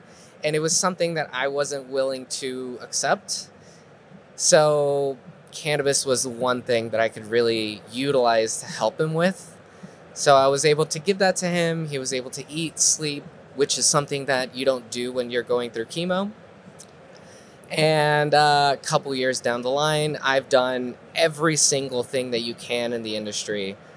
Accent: Mexico; And I grew up in Mexico.

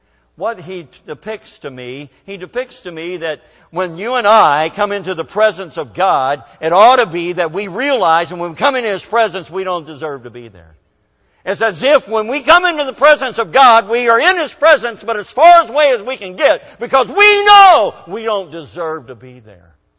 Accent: United States; I am an American. I believe in the Democratic Republic of America.

